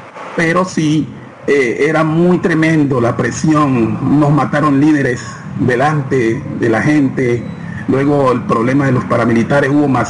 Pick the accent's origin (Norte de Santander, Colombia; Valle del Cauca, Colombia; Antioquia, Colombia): Valle del Cauca, Colombia; Soy de zona rural, como le digo, río Yurumanguí, donde hay unas situaciones muy precarias.